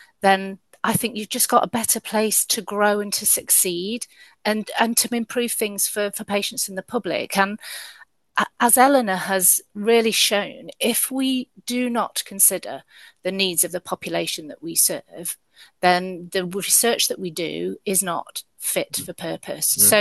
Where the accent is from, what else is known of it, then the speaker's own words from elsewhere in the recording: Nottingham, East Midlands, United Kingdom; accent: Midland Nottingham; apologies in advance to your children for my Midland Nottingham accent.